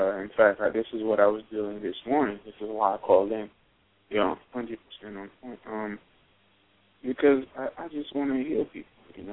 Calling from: Orlando, Florida, United States

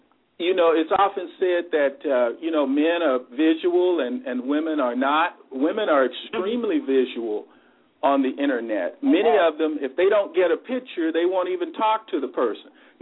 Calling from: Los Angeles, California, United States

